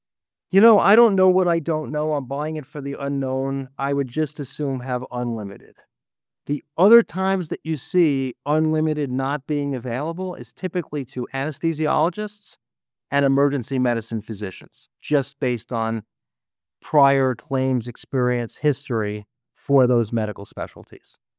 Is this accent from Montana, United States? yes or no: yes; Montana, United States; Montana, my home state